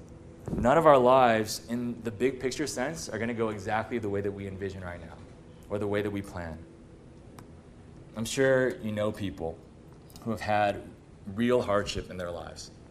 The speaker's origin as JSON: {"language": "English", "town": "Torrance", "region": "California", "country": "United States", "tie": "born or raised there", "lives_now": "Texas, United States", "said": "I grew up in Torrance. Okay, I live in Texas now, but I grew up in Torrance."}